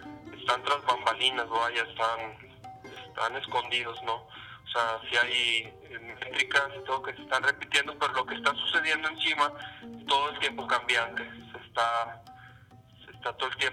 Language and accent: Spanish; Monterrey, Nuevo León, Mexico; Yo soy de Monterrey, por eso lo puedo decir, ¿no?